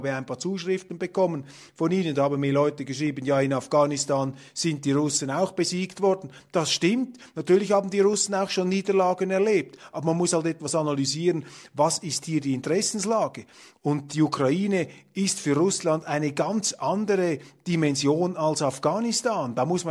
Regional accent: Switzerland; Und als Schweizer kann ich nur sagen, beruhigt euch, nehmt etwas Abstand und haltet Distanz zurück zur Neutralität.

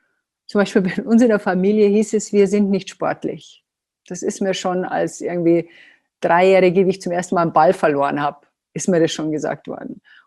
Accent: Germany; Und das, wir sind auch Deutsche, das darf man nicht vergessen, da gab es auch so strikte gerade Linien.

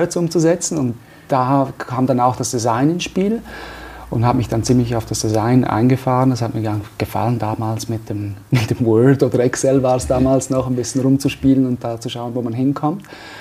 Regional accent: Graubünden, Switzerland; in Engadin aufgewachsen, geboren und lebe hier.

